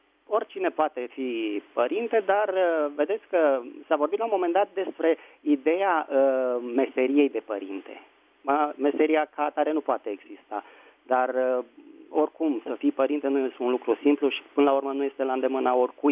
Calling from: Bucharest, Romania; din București.

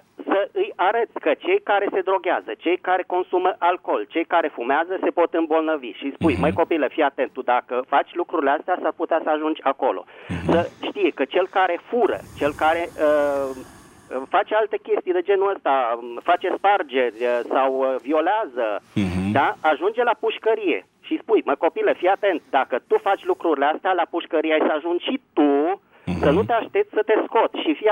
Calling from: Bucharest, Romania; din București.

